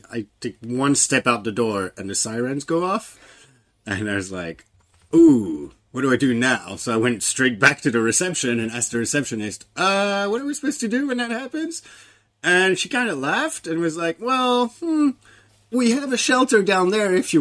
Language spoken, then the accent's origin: English; Lyon, Auvergne-Rhône-Alpes, France; English is a second language; moved away as an adult; also born or lived in United States; So born and raised in Lyon, France, on the east of the country. But left France in 2003, so a while ago now. Then I lived in the States